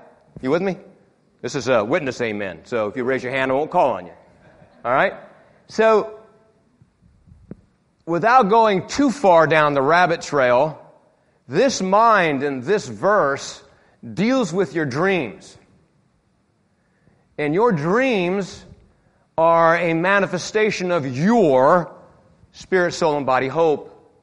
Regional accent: Spain; I spent some formative years in Spain. I grew up in Spain as a young man.

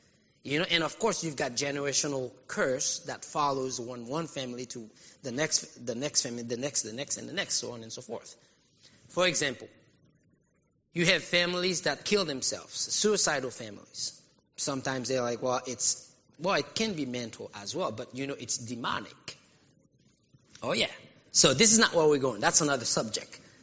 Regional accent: Haiti; But for us Africans, I grew up in Haiti, and I know about voodoo.

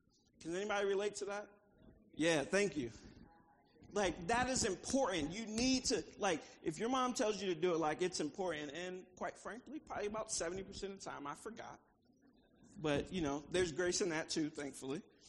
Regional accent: Virginia Beach, Virginia, United States; now in Suffolk, United States; So, but look, so I grew up right here in Virginia Beach. I actually went to Lansdowne Middle School and Lansdowne High School. So I felt like coming here, like I was kind of coming home. Like, I live in Suffolk now

